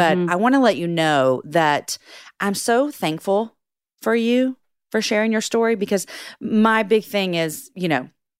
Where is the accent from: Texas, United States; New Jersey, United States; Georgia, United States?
Texas, United States; Missouri City; I grew up in Missouri City.